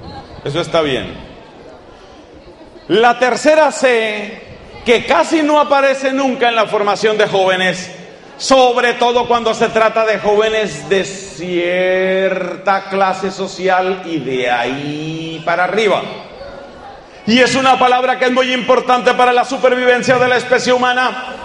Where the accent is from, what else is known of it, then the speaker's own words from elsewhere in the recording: Colombia; En mi país, Colombia, como en tantos otros lugares, hay un grave problema de corrupción